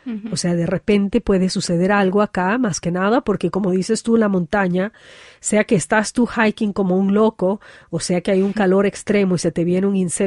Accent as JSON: {"language": "Spanish", "country": "Ecuador", "said": "No, hay muchas y tampoco hay ecuatorianas, así que sí. O sea, somos pocos, pero sí, poderosos."}